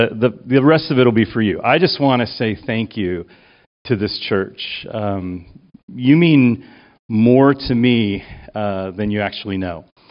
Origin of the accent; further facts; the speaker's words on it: Chicago, Illinois, United States; When I was born in Chicago, raised in Chicago. We were born and raised close to Wrigley Field.